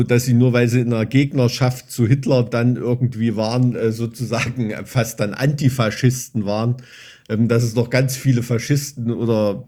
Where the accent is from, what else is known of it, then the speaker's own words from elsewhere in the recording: Weimar, Thuringia, Germany; Deshalb kennen die auch alle Weimar, wo ich herkomme. Dieses ist eigentlich Nest, ne?